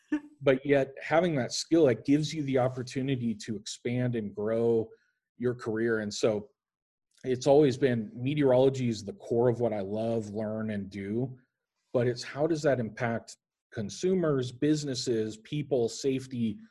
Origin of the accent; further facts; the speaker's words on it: Lincoln, Nebraska, United States; So when I left and I went to Kansas City, I grew up in Lincoln, Nebraska.